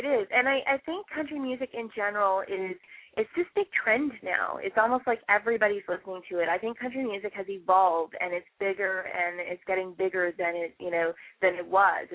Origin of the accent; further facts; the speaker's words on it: Ontario, Canada; Like, how do I have a southern twang when I'm from Canada, Ontario?